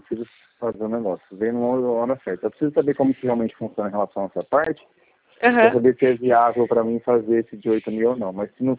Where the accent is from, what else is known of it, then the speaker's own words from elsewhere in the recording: São Paulo, Brazil; now in Caraguatatuba, Brazil; eu sou da região de Bauru mesmo.